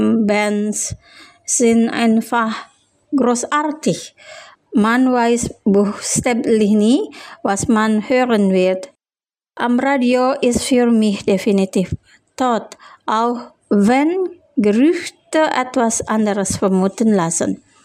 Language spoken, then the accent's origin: German; Denmark, Western Australia, Australia; Mein Heimatort ist eine kleine Stadt namens Denmark. Das liegt ganz unten an der Südküste von Western Australien.